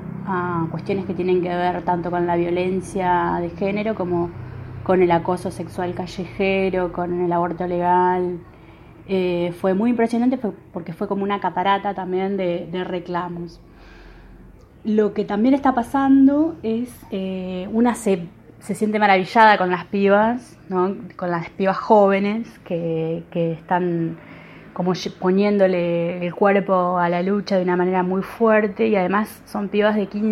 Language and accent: Spanish; Argentina; soy de Argentina